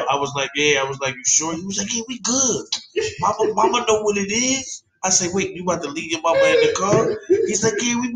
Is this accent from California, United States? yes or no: no; Long Branch, New Jersey, United States; I'm born and raised in Long Branch, yes.